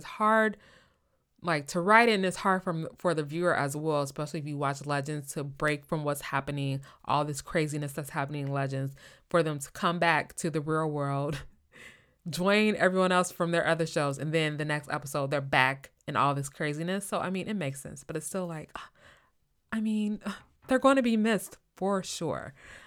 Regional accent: Midwest, United States; accent: Midwestern; I'm not going to go into it in case my Midwestern accent took over.

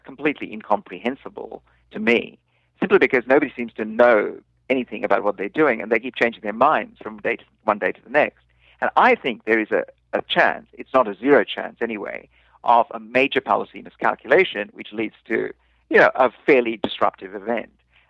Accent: India; From India, and I'm not from Sri Lanka

